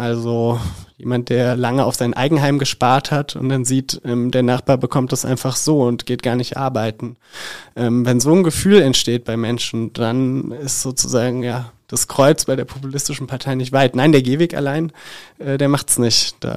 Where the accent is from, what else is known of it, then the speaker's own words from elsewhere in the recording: East Germany, Germany; ist ja für mich als Ossi eigentlich schon ein exotischer Vorgang.